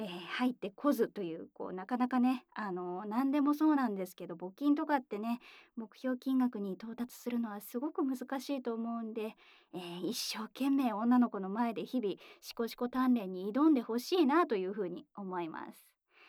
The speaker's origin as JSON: {"language": "Japanese", "region": "Kyoto", "country": "Japan", "tie": "born or raised there", "said": "深海生まれ京都育ち、声優として活動させていただいております"}